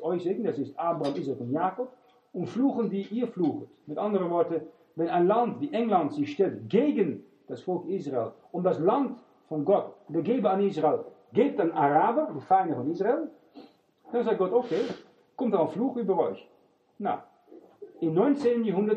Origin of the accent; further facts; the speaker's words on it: Netherlands; ich bin ein Holländer und bin beide gewesen